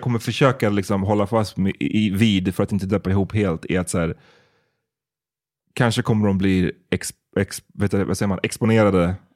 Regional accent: Sweden; born there; Jag är svart, men jag är liksom född i Sverige. Jag pratar svenska perfekt.

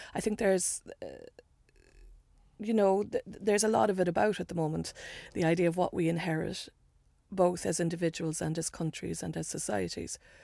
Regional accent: Ireland; I think it's becoming clearer that we, you know, I made a joke about how we know our history too much. But also there's stuff we don't know and we won't look at. And in Ireland, so much is beginning to get uncovered.

